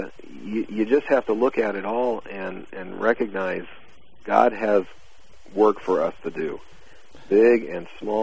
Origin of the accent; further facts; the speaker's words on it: United States; You know, I as an American, and they as, you know, I remember one particular time I was going back to see my folks in Southern California